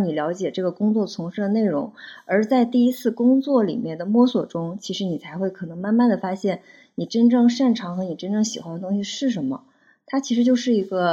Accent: northern China, China; 那特别像我是北方人，可能家长会有一些根深蒂固的一些想法

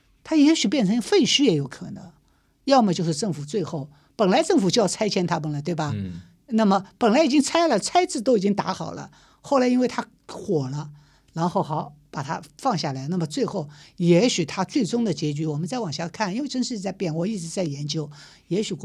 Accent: Shanghai, China; 我们上海人讲

